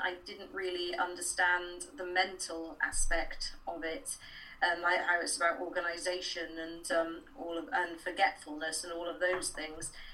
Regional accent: Bristol, South West England, United Kingdom; I grew up in Bristol.

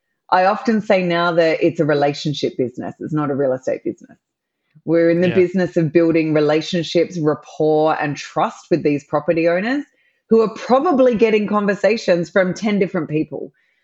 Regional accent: Australia; for those that can hear my accent, I'm an Aussie and I'm doing deals in the US based from the other side of the world.

